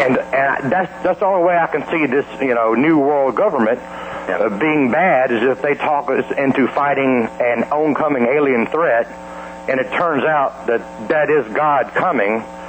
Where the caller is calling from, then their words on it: Atlanta, Georgia, United States; in Atlanta.